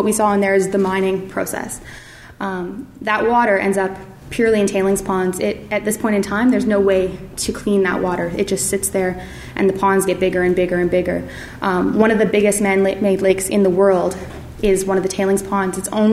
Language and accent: English; Calgary, Alberta, Canada; now in Ottawa, Canada; I live in Ottawa and I work for the Polaris Institute. I'm originally from Calgary. I've only been in Ottawa for the past 6 years.